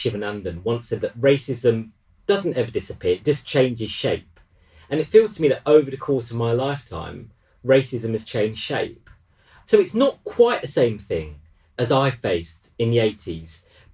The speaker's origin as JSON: {"language": "English", "town": "Edmonton", "region": "London", "country": "United Kingdom", "tie": "born or raised there", "said": "I told you about growing up in Edmonton."}